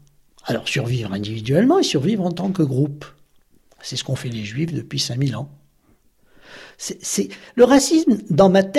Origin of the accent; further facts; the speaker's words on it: Algeria; born there; Je suis né en Algérie. Je suis ce qu'on appelle un pied noir. J'ai 74 ans